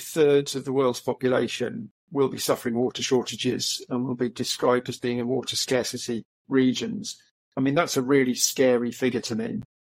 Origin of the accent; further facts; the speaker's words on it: England, United Kingdom; I'm English, and we're also very closely connected to water because we're an island nation